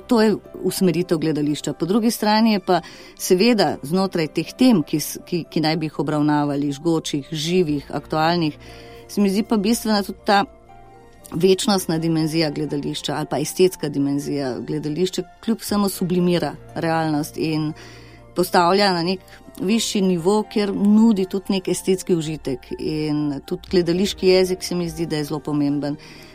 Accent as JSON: {"language": "Slovenian", "town": "Maribor", "region": "Drava", "country": "Slovenia", "tie": "born or raised there", "said": "rodila sem se v Mariboru, v Mariboru imam še zmeraj očeta in se vračam tja, zmeraj znova, rada na ulice mojega otroštva."}